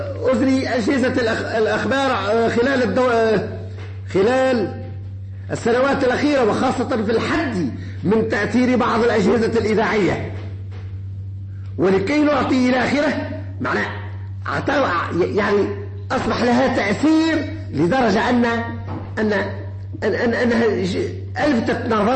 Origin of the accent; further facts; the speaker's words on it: Sfax Governorate, Tunisia; وما نفتخر به كتونسيين